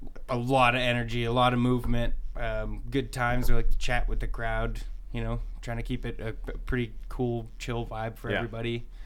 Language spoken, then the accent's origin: English; Oshawa, Ontario, Canada; we're from Ontario, more specifically Oshawa, Ontario.